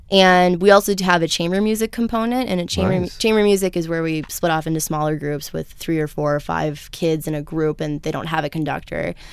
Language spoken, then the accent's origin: English; Marquette, Michigan, United States; I grew up in Marquette